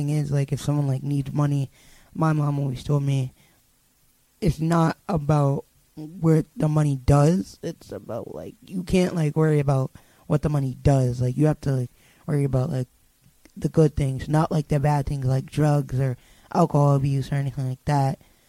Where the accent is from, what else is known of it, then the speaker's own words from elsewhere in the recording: Hudson, New York, United States; I'm from Hudson, New York, so more like the main town, I guess you could say.